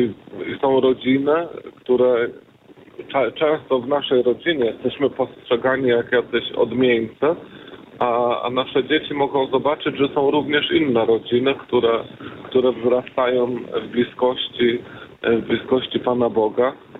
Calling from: Chojna, West Pomeranian Voivodeship, Poland; ja jestem z Chojni, z parafii Matki Bożej Królowej Polski.

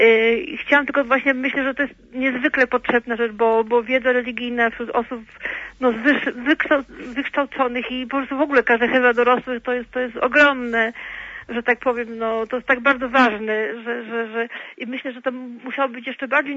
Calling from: Gniezno, Greater Poland Voivodeship, Poland; also born or lived in Poznań; obecnie z Gniezna, ale też jestem z Gniezna i Poznań.

